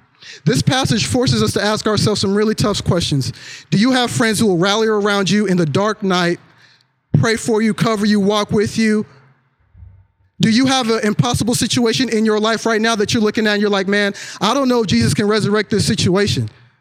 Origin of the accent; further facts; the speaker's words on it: Kansas, United States; In the small town I grew up, well, not small, in the fairly large, you know, middle America town I grew up in Kansas, we didn't have a Six Flags.